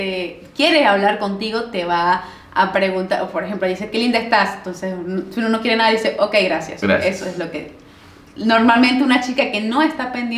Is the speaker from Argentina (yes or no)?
no; Venezuela; now in Peru; No, porque yo llegué desde Venezuela y fue la primera persona que conocí peruana.